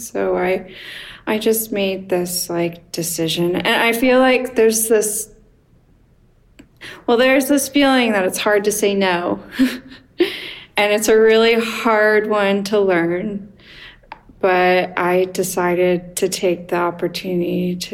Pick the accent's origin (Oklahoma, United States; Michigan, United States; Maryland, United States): Oklahoma, United States; I'm from the Midwest. I grew up in Oklahoma